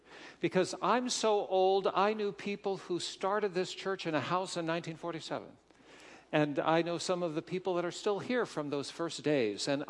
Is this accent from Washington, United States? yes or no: yes; Seattle, Washington, United States; now in Indiana, United States; I'm a Seattle guy. I grew up in Seattle, and my job has called me to live in a cornfield.